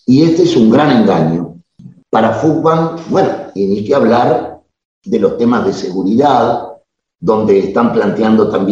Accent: Uruguay; tenemos la tristeza como uruguayos de estar primeros en los índices de cantidad de presos

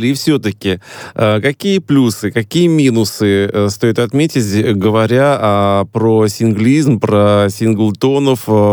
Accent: Tolyatti, Samara Oblast, Russia; Если говорить про Тольятти, откуда я родом, да

